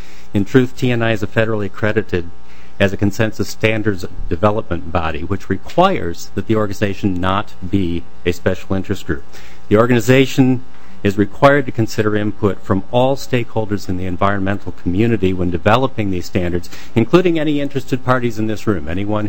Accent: Utah, United States; including my home state of Utah and including Minnesota.

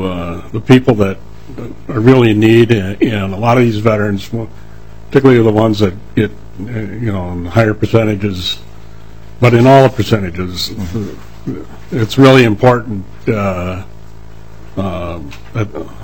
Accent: Brooklyn Park, Minnesota, United States; I'm from Brooklyn Park, Minnesota.

